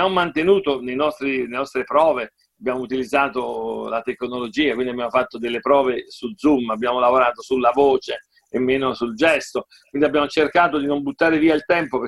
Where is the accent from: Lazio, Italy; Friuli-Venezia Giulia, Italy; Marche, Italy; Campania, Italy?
Campania, Italy; Naples; io dico da napoletano